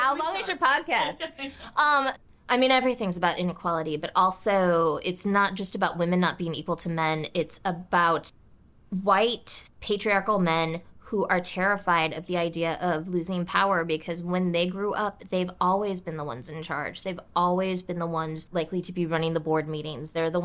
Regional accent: Alabama, United States; I could get charged with conspiracy in my home state of Alabama.

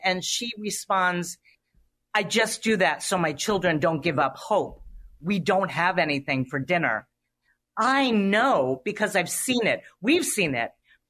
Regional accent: Florida, United States; As I said, I'm from South Florida. A speed bump is a high altitude for me.

